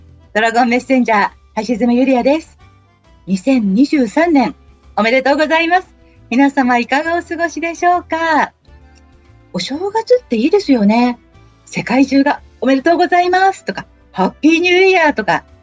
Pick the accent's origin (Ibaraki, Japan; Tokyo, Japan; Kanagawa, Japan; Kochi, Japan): Kanagawa, Japan; Kamakura; そして私の実家が鎌倉なので、2日と3日は箱根駅伝なんですね。